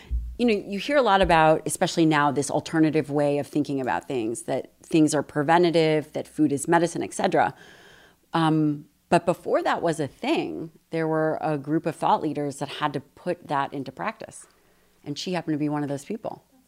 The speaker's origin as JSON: {"language": "English", "town": "Chicago", "region": "Illinois", "country": "United States", "also_born_or_lived": "Hawaii", "said": "No, so I'm from Chicago."}